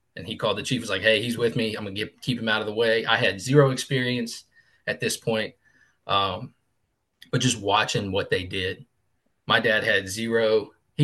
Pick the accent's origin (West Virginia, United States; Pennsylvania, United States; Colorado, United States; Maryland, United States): West Virginia, United States; That was my hometown that happened in.